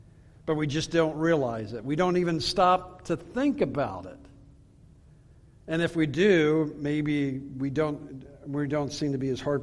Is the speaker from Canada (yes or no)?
no; Suitland, Maryland, United States; When I was growing up in Suitland, Maryland